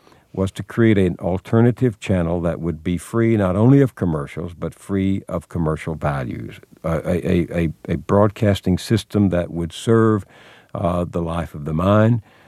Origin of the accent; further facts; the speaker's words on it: Marshall, Texas, United States; I don't consider myself an elitist. I'm from Marshall, Texas.